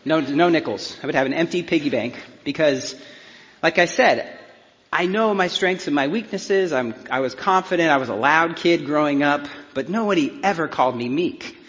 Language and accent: English; Denver, Colorado, United States; I'm from Denver, where the sun shines in January.